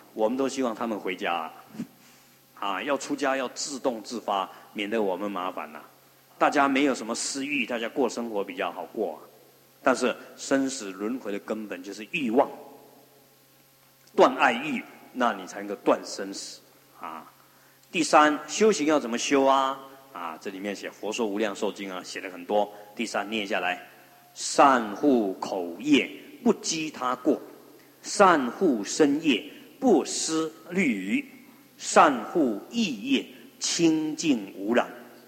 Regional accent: China; 我们中国人把往生咒当作死人念，实在很不好哎

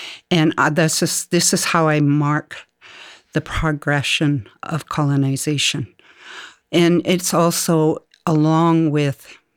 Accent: Alert Bay, British Columbia, Canada; I grew up in Alert Bay, and so I grew up as Namris, and this has been a long, long journey that our Kwakwaka'wakw people have been on regarding our territories, our lands.

